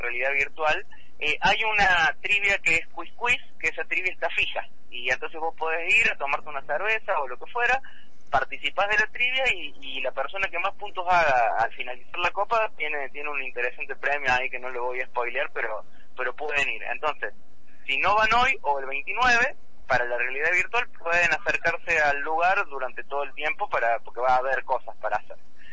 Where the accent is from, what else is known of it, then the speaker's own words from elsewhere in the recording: Córdoba, Argentina; now in Neuquén, Argentina; que originalmente soy de Córdoba, pero la verdad que la ciudad de Neuquén siempre me trató muy bien